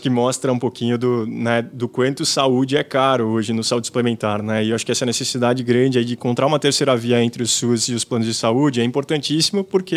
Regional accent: Santa Cruz do Rio Pardo, São Paulo, Brazil; Eu saí do interior de São Paulo, na verdade sou de Santa Cruz do Rio Pardo, na expectativa de morar na cidade mais sustentável do Brasil

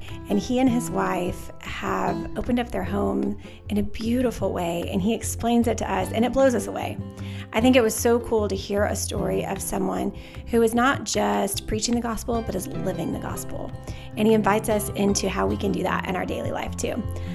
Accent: Dallas, Texas, United States; And I have to tell you, Ryan, I'm from South Dallas.

